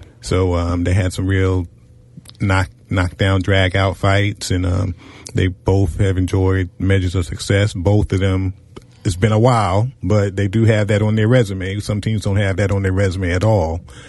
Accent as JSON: {"language": "English", "town": "Brooklyn", "region": "New York", "country": "United States", "tie": "born or raised there", "said": "So, you know, I grew up in New York, Brooklyn, New York, and I liked the Giants and the Cowboys"}